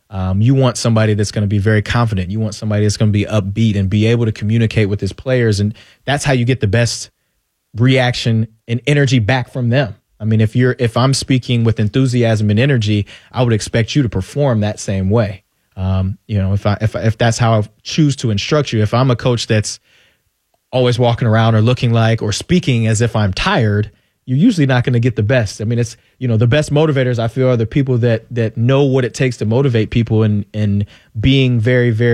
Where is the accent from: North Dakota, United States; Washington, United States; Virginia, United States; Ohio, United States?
Ohio, United States; Columbus; I mean, I grew up in Columbus, go to school in Toledo, start my career with the Browns in Cleveland.